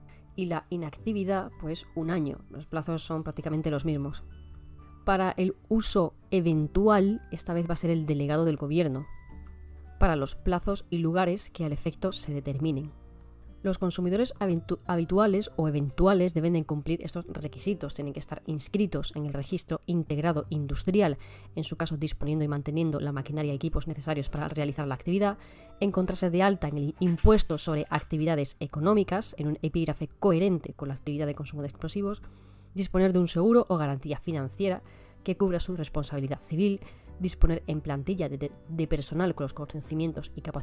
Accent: Cádiz, Andalusia, Spain; Yo soy de Cádiz y yo no creo que en 24 horas me contesten

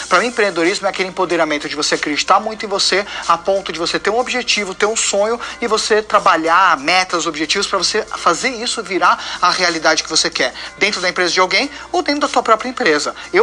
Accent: São Paulo, Brazil; born there; com 34 anos, eu nasci em São Paulo

